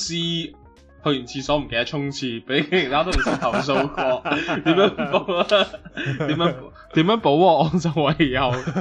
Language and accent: Cantonese; Hong Kong; 我觉得系咪我哋香港人的心态啊？